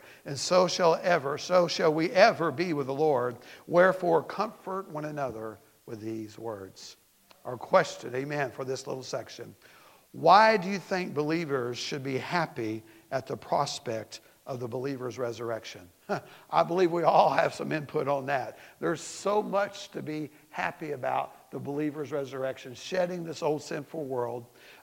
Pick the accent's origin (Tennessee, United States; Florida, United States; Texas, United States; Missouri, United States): Tennessee, United States; I'm just going to do that because I'm from Tennessee.